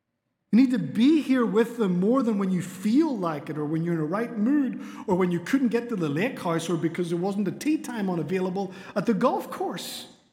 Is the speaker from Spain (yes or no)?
yes; Canary Islands, Spain; I grew up in Spain. I know my accent doesn't communicate that, but Northern Irish missionaries to the Canary Islands, which are islands that belong to Spain.